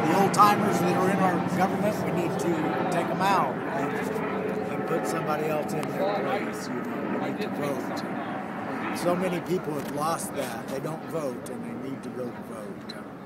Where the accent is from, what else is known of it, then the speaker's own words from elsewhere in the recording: Montana, United States; I'm from Montana.